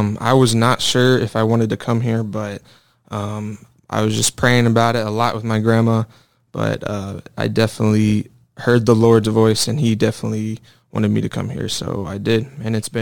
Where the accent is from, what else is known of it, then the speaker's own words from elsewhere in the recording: Knoxville, Tennessee, United States; I am from Tennessee, Knoxville, Tennessee.